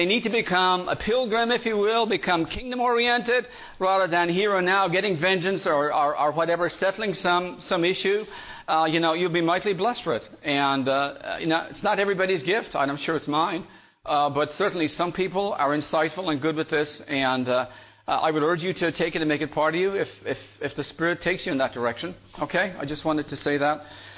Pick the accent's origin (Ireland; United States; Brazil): Ireland; And I grew up in Ireland, you know